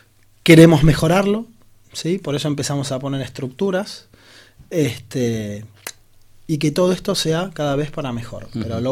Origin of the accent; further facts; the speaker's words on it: Argentina; now in Spain; Sí, jo llegué de Argentina, mi mujer es catalana.